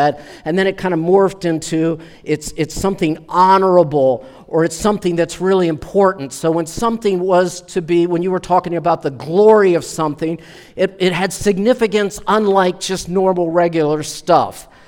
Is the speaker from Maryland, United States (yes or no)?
yes; Baltimore, Maryland, United States; I grew up in Baltimore, Maryland, and anybody else ever live in Baltimore?